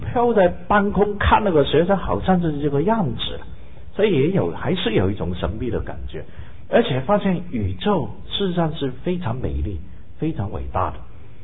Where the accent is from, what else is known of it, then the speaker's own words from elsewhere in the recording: Hong Kong; 因为我发现原来从前我是没有看过动物的，从前我们在香港看的是不动之物要在动物园里面的动物都不动的